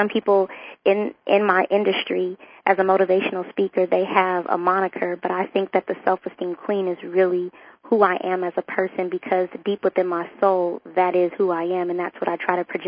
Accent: California, United States; Well, I grew up in the dot-com industry, which means that I came from the Bay Area.

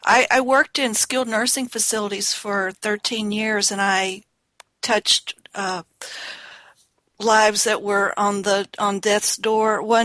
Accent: West Virginia, United States; born there; I was born in West Virginia, so I know about that.

